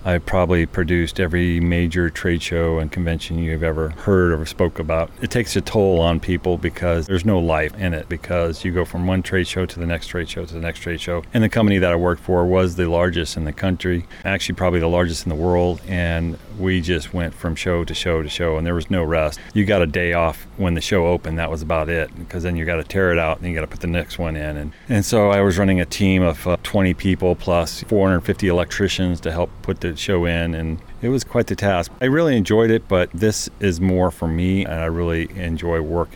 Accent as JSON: {"language": "English", "town": "Las Vegas", "region": "Nevada", "country": "United States", "tie": "born or raised there", "said": "So I was born in Las Vegas, and I lived there all my life. And my parents lived there all our lives as well."}